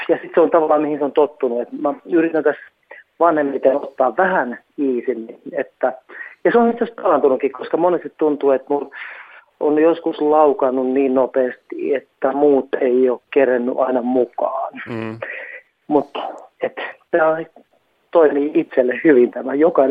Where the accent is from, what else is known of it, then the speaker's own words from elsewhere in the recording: Nurmijärvi, Uusimaa, Finland; Mä oon Nurmijärven kotoisin. Siis se on kumminkin semmoinen myös niin kuin kylä.